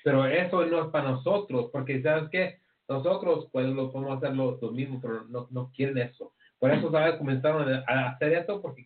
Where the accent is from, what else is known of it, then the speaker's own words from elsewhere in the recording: Mexico; nosotros como mexicanos o latinos, negros americanos y nativos, somos una nación